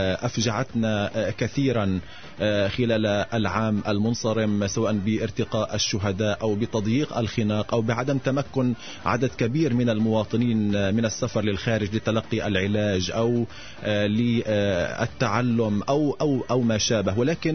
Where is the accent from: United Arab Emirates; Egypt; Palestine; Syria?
Palestine; الكثير من الإخفاقات والكثير من النجاحات على صعيدنا كفلسطينيين. إن شاء الله في العام الجديد نحن نطمح لتغيير هذا الواقع الذي نعيشه جميعا كفلسطينيين